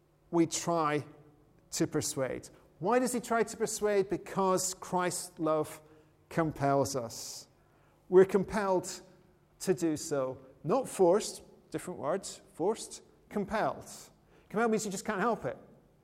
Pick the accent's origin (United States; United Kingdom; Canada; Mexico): United Kingdom; born there; But, you know, it's very blessed to be born in Britain.